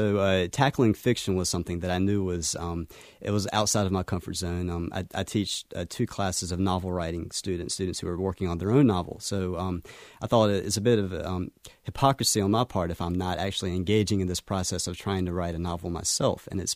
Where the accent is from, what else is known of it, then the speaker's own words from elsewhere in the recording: the South, United States; accent: Southern; I was amazed by how many people told me that I was an idiot simply because of my Southern accent